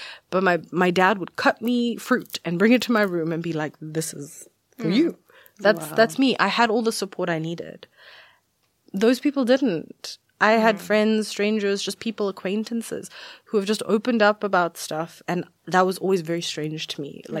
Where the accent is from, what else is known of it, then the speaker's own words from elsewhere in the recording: South Africa; also born or lived in India; because we moved to South Africa from India. So we were just the three of us. I'm an only child. It's just me, mom and dad. And we moved to a different country when I was very young